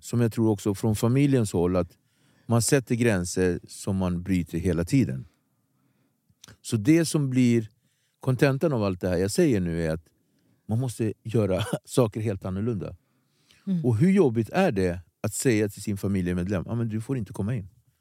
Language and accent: Swedish; Nacka, Stockholm County, Sweden; jag är från Nacka, Ekdorp.